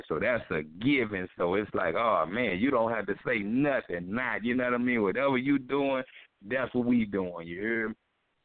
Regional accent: Baton Rouge, Louisiana, United States; I'm from South Baton Rouge, Louisiana. I grew up on West Garfield Street and throughout the city.

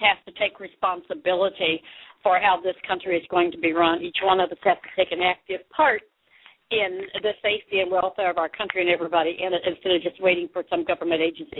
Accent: Texas, United States; because I was from Texas.

